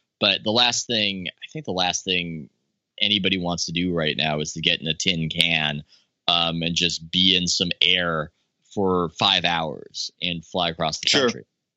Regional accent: San Diego, California, United States; I thought I knew monotone trail offs growing up in San Diego

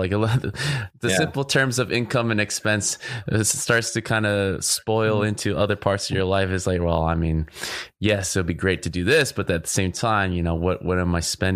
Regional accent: California, United States; I know you're based in Orange County. I grew up in Orange County as well.

